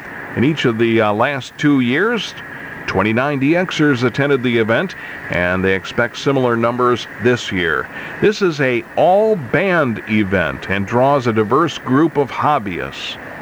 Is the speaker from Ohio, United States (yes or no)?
yes; Lima, Ohio, United States; you'd probably love living in my hometown here of Lima, Ohio, because we have a store